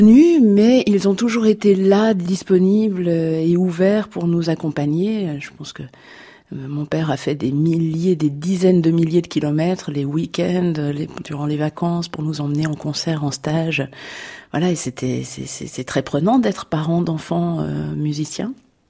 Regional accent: Le Chambon-Feugerolles, Auvergne-Rhône-Alpes, France; also born or lived in Firminy; je suis née à Firminy parce que l'hôpital était à Firminy, mais j'ai grandi au Chambon-Feugerolles, qui est une petite ville qui se situe entre Firminy et Saint-Étienne.

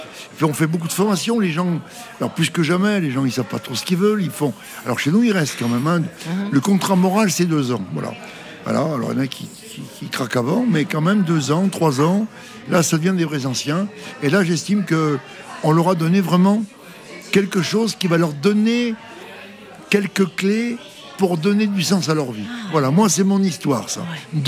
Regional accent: France; Je suis français.

